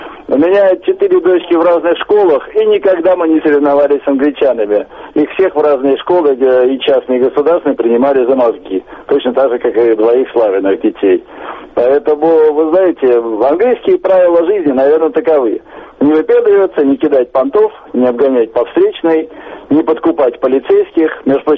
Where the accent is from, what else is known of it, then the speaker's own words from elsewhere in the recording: Russia; moved away; Вот у нас на родине, в России